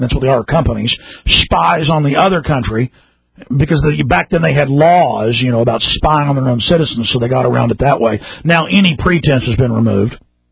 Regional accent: Dallas, Texas, United States; born there; I was born at Parkland in Dallas, Texas, 33 years ago.

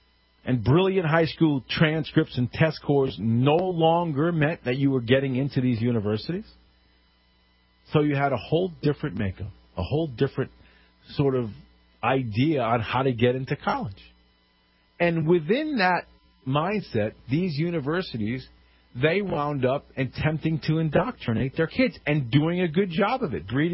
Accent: Connecticut, United States; We just had it happen in my home state of Connecticut.

